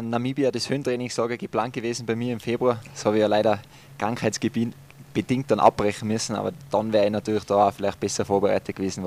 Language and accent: German; Tyrol, Austria; accent: Tyrolean; Ich werde mich auf jeden Fall bemühen und meinen Dialekt, dass das sich halbwegs im Grenzen hält.